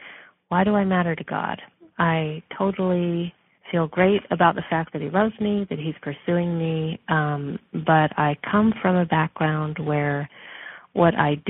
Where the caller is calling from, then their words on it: West Coast, United States; I'm calling from the West Coast.